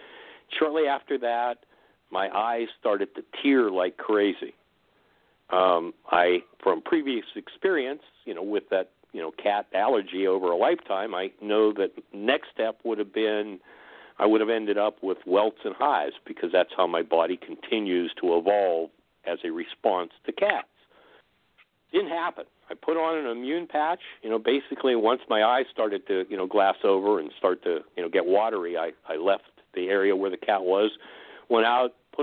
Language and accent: English; Oil City, Pennsylvania, United States; I'm from Exotic Oil City, Pennsylvania